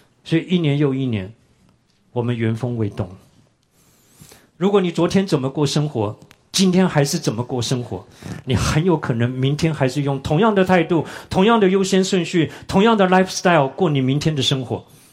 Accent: Taiwan; 我小的时候在台湾

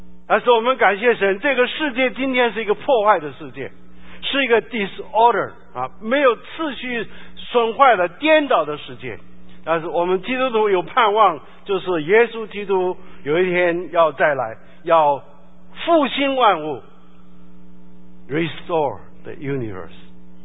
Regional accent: China; 所以今天我们中国人会打太极拳

